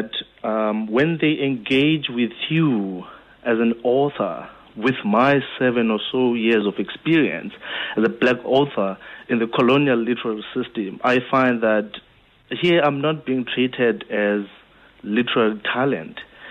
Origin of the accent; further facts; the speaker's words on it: Guguletu, Western Cape, South Africa; If I grew up in Guguletu and in the villages in Whittle, and if I hadn't moved from there and now live in the suburbs